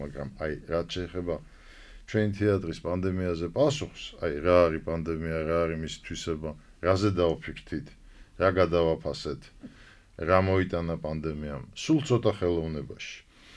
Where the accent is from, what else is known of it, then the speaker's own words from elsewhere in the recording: Batumi, Adjara, Georgia; რასაც ჩვენი სახლი ქვია, რასაც ჩვენი მშობლიური ქალაქი, რასაც ჩვენი გადასაღები და უსაყვარლესი ბათუმის მაყურებელი ქვია.